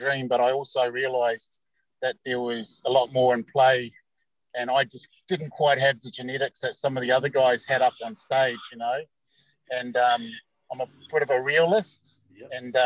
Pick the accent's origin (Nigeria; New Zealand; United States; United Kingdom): New Zealand; As a Kiwi, you know, everyone loves to go and watch rugby.